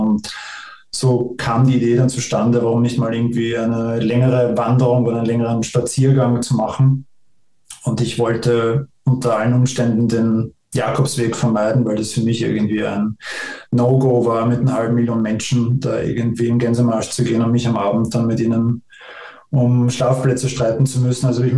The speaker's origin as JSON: {"language": "German", "region": "Vienna", "country": "Austria", "said": "Ich komme ja aus Wien"}